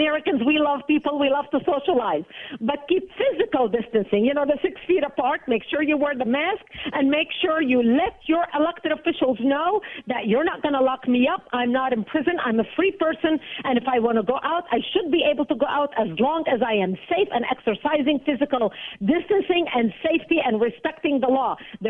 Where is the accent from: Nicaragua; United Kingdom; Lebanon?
Lebanon; now in United States; And it just reminded me of the past where I, you know, where when I grew up in Lebanon, you would never dare, even today, you would never dare criticize leaders, authority, big organizations